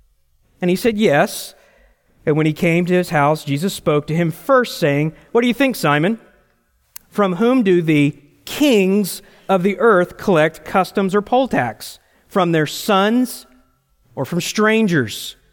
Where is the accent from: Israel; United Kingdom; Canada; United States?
United States; Texas; We're in a Texas restaurant, and I'm a Texan. It's my check.